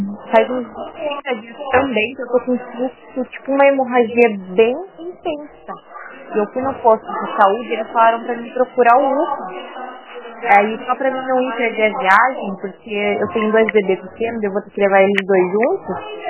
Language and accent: Portuguese; Curitiba, Paraná, Brazil; now in Biguaçu, Brazil; Eu vim de Curitiba, lá do Paraná, faz uns 25 dias. Eu estou morando aqui no fundo, no Biguaçu.